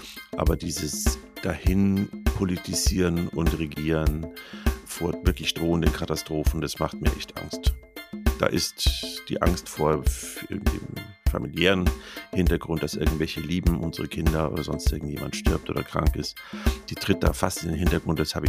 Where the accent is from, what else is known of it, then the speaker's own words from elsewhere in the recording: Munich, Bavaria, Germany; born there; Das ist für einen gebürtigen Münchner noch erträglich.